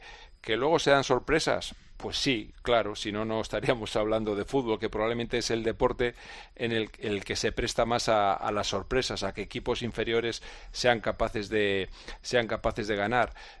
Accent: Cantabria, Spain; yo como racinguista, como cántabro, yo espero que mañana

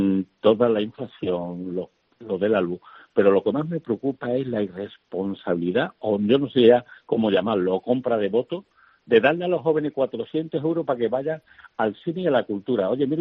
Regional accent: Andalusia, Spain; los andaluces llevamos desde pequeño viviendo esto, y cuando yo veo el Nazareno de mi pueblo, ya estoy viendo a mi padre, mi abuela, mi vida, todo.

